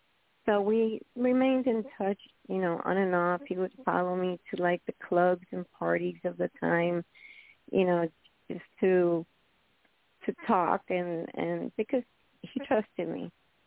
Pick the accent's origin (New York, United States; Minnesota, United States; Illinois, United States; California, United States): New York, United States; New York City; I was born from Cuban parents. They came in to the United States, actually in New York City, in 1953. So I was born and raised in Manhattan.